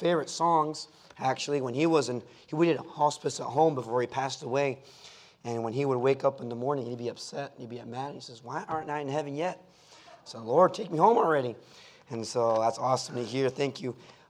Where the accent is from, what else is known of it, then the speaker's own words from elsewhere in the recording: Spain; moved away; also born or lived in Florida, United States; I was born and raised in Spain. It got about 110. Record high was 121 there in Spain.